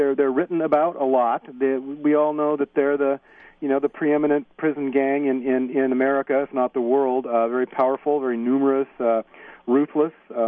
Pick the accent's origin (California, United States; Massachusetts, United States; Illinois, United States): California, United States; there's another character I grew up with in Orange County there.